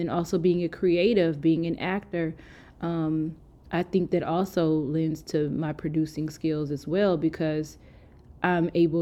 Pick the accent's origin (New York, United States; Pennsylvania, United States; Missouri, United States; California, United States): Missouri, United States; St. Louis; also born or lived in Denver; I'm from Denver and St. Louis, but my parents are from St. Louis. So I was raised with a St. Louis background and mm-hmm. then, you know, finished high school there, went to college not too far.